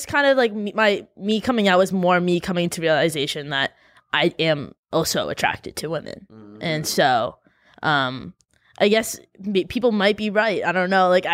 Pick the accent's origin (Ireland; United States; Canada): Canada; I grew up in, like, my hometown in Canada, and it was just, like, not very common there.